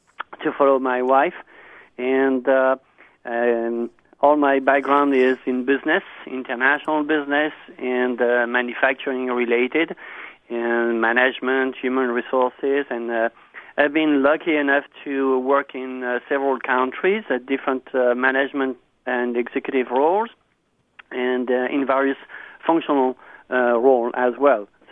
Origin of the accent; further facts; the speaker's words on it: Hauts-de-France, France; accent: French; English is a second language; now in Alabama, United States; I have a small accent. I'm not from Alabama, but from the other side of the pond, that is in France, and come from a family of manufacturers making lace in north of France until the 70s.